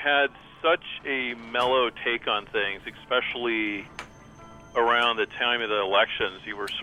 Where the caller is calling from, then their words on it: Oakland, California, United States; I'm calling from Oakland.